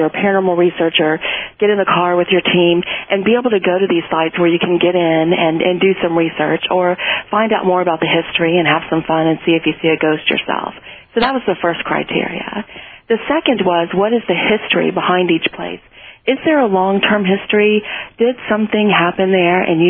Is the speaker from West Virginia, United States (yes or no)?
no; Louisiana, United States; I'm not. I'm from Louisiana originally.